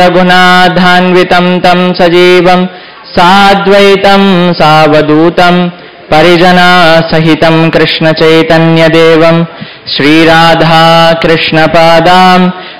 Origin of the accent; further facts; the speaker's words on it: South India, India; Hindi is a second language; now in Mumbai, India; मैं भी दक्षिण से हूँ तो मेरा हिंदी इतना शुद्ध नहीं है। जैसे गोस्वामी जी वृंदावन गए ऐसा मैं मुंबई आ गया